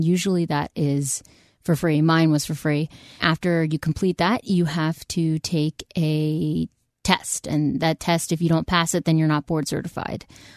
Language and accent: English; Ardmore, Pennsylvania, United States; I grew up in Ardmore, Havertown area. From the age of 5 until 22, I went to Catholic school.